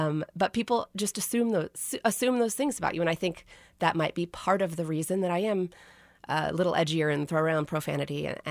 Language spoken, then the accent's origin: English; Kansas City, Missouri, United States; When I would tell people I was from Kansas City, first everyone would … which made me crazy because I was from Missouri.